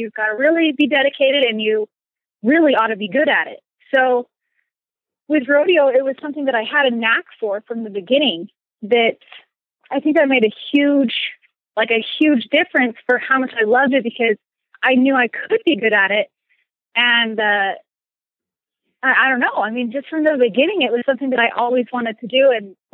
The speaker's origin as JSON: {"language": "English", "region": "California", "country": "United States", "tie": "born there", "said": "Okay, so I was born in California, and my dad, he was a Major League Baseball player"}